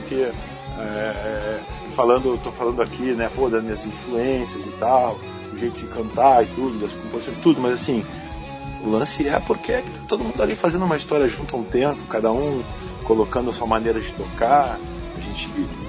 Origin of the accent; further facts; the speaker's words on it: Brazil; pô, você é da onde? Pô, sou do Brasil.